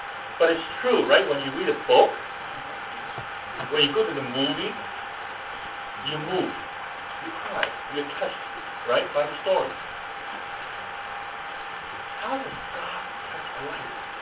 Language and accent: English; Hong Kong; when I grew up in Hong Kong